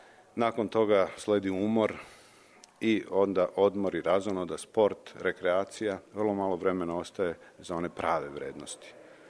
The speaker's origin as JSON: {"language": "Serbian", "country": "Serbia", "said": "Lično mislim, i kao sveštenik, i kao Srbin, i kao čovek, da je mnogo bolje da 100 ljudi daju po, ne znam, $100, nego da jedan da 100.000 dolara."}